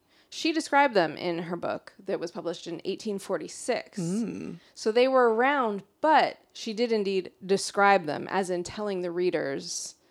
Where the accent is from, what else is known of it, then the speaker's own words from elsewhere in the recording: West Coast, United States; So as someone who was born and raised on the West Coast, just like kind of a non-issue.